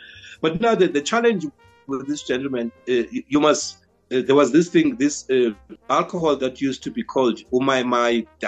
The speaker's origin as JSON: {"language": "English", "town": "Queenstown", "region": "Eastern Cape", "country": "South Africa", "tie": "born there", "lives_now": "Cape Town, South Africa", "said": "I moved to Cape Town because I was born in Queenstown, a small little town in the Eastern Cape, right? We have a family in Cape Town."}